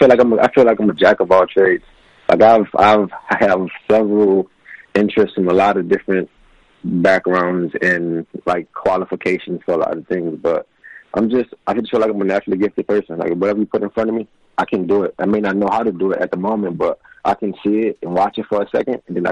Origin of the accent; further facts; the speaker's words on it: New Orleans, Louisiana, United States; I'm from New Orleans, Louisiana.